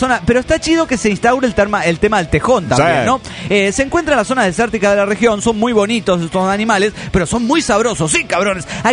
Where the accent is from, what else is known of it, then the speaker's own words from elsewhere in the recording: Potosí, Bolivia; de Potosí, Bolivia.